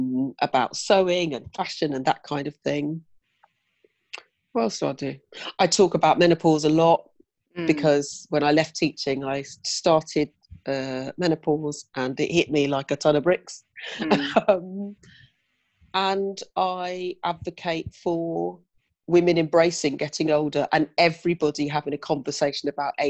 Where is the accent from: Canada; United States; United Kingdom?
United Kingdom; South East England; now in London, United Kingdom; moved to London from my hometown in Oxfordshire